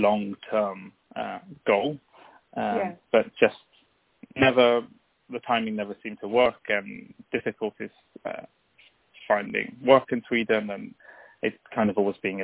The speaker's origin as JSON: {"language": "English", "country": "United Kingdom", "moved": "yes", "said": "as a British person living outside of the UK in the EU, administratively things are getting a little bit more complicated."}